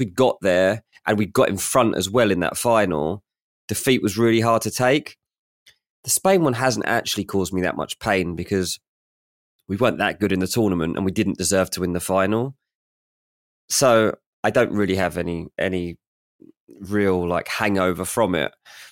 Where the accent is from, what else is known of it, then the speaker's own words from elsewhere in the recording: England, United Kingdom; Like, you're torn over what Southgate's done here as an Englishman